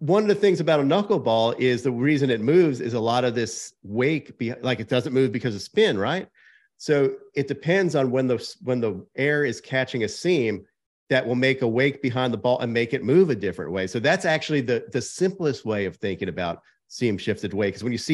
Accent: New York, United States; he grew up 5 minutes from where I grew up on Long Island.

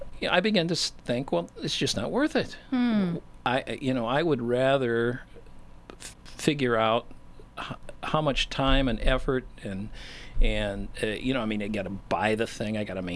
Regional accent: Chicago, Illinois, United States; I'm from back east. I'm a refugee from Chicago.

